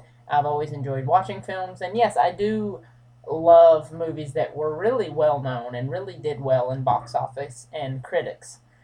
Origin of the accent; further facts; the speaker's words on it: Kentucky, United States; And the area from where we're both from Breckenridge County, which is a small county in Kentucky.